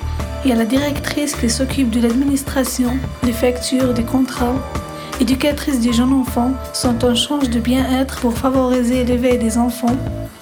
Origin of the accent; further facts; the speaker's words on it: Algeria; now in France; j'ai 15 ans. Je suis 3e Lima de Collège Marcelin. Je suis arrivée en France au mois d'août 2012. Je suis algérienne.